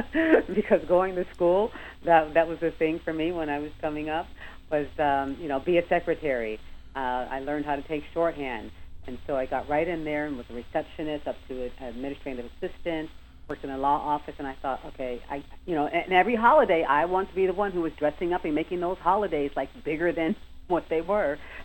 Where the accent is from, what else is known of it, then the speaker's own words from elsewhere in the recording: Connecticut, United States; I'm from Connecticut originally, and I got the privilege of going to the Westport Playhouse.